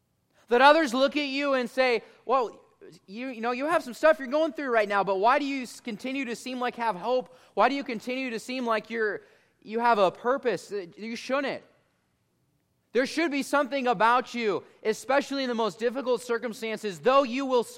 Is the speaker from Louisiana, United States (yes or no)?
no; Illinois, United States; My dad is from Texas, but I grew up in Illinois.